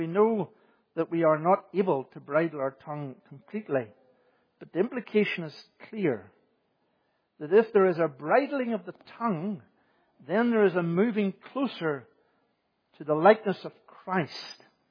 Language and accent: English; Northern Ireland, United Kingdom; I grew up in Northern Ireland, but I grew up a generation which was a generation of the coming of the tractor.